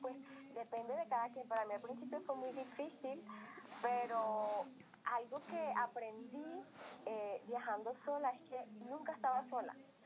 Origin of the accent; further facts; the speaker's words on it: Valledupar, Cesar, Colombia; Yo soy de Valledupar, nací y crecí en Valledupar, César.